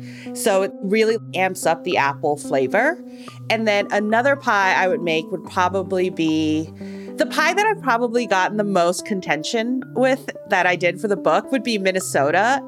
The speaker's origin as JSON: {"language": "English", "country": "Hong Kong", "tie": "born or raised there", "also_born_or_lived": "Singapore", "said": "I was born in Singapore and I grew up in Hong Kong, both of which are islands."}